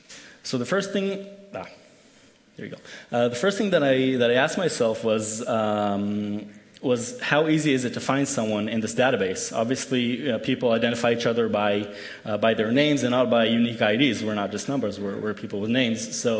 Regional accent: Israel; as the title suggests, I came here from... I came here from Israel to talk about the Israeli population census

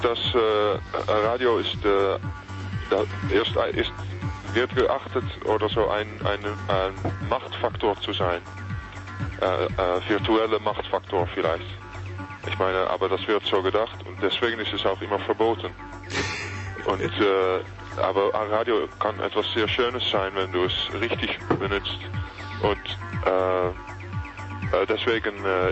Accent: Netherlands; German is a second language; Ja, als Holländer, ja, das ist...

